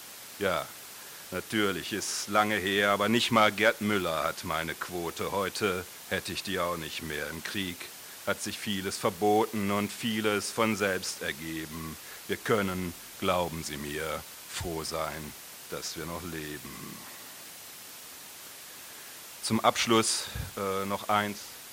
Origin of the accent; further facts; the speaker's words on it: Karlsruhe, Baden-Württemberg, Germany; Und als kleiner Junge in Karlsruhe habe ich Autogramme gesammelt